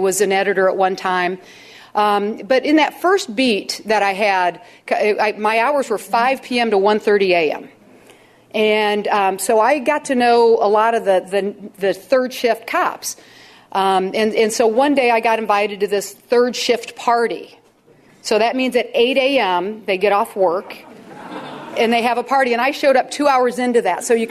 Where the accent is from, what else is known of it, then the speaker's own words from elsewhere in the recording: Springfield, Illinois, United States; As I said, I'm a downstater. I grew up in Springfield, as Jay pointed out.